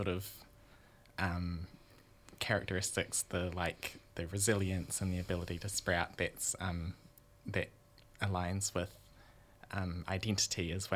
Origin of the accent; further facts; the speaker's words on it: Hokitika, West Coast, New Zealand; I tū pāke au ki Hokitika. I grew up in Hokitika in the South Island. I'm an artist.